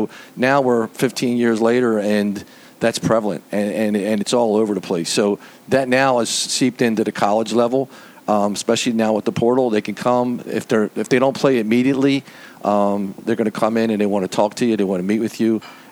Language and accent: English; Baltimore, Maryland, United States; I grew up in East Baltimore. Right. I played for Pompeii, and you played for St. Elizabeth, and it was across the street.